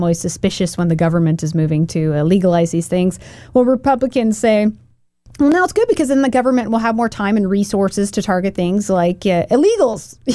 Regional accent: Oregon, United States; I grew up in Oregon.

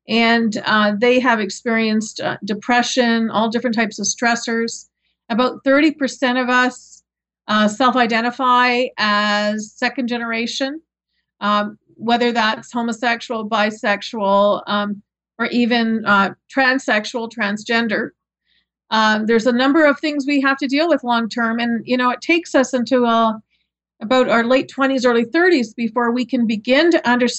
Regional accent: Canada; I'm a Canadian

